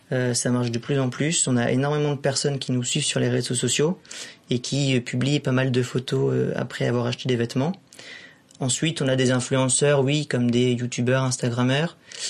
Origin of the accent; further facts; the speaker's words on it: Île de Ré, Nouvelle-Aquitaine, France; j'ai 21 ans et je suis originaire de l'île de Ré, où j'y habite depuis tout petit.